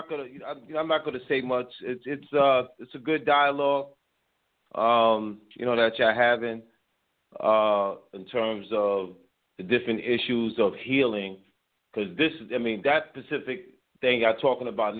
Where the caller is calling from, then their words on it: Bronx, New York, United States; I'm calling from the Bronx, New York.